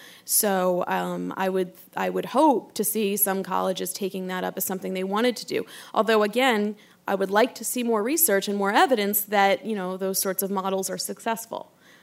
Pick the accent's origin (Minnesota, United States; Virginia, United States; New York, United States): Virginia, United States; I grew up in the shadows of Northern Virginia Community College, so.